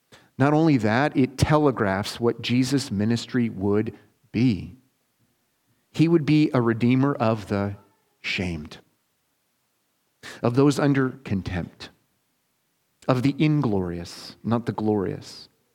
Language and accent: English; Transcona, Manitoba, Canada; Can anything good come from Transcona? I was raised in Transcona.